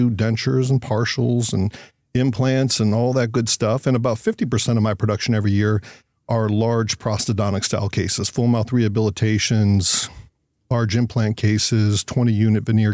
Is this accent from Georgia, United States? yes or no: no; Ohio, United States; also born or lived in Indiana; now in North Carolina, United States; I grew up in the Midwest, Ohio, Indiana. I'd seen enough cold and snow in my lifetime.